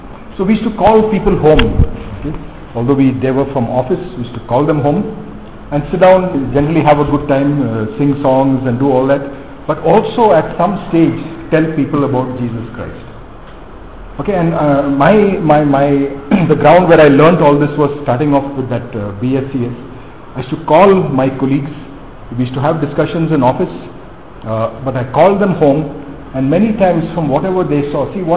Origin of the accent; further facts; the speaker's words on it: North India, India; also born or lived in Bombay; I come from a Catholic home, but because I grew up in North India, I was not much of a church goer.